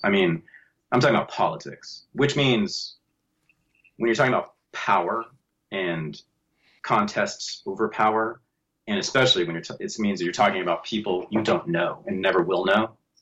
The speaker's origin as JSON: {"language": "English", "town": "Berkeley", "region": "California", "country": "United States", "tie": "born or raised there", "said": "You know, I was raised by lefties in Berkeley."}